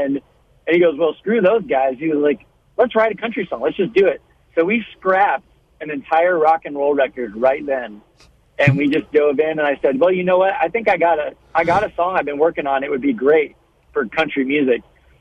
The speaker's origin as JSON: {"language": "English", "town": "Kansas City", "country": "United States", "tie": "born or raised there", "also_born_or_lived": "Holdrege, Nebraska", "said": "I was born in Holdridge. I lived in Kansas City from about 2 years old till about my freshman year of high school. Moved back to the Holdridge area"}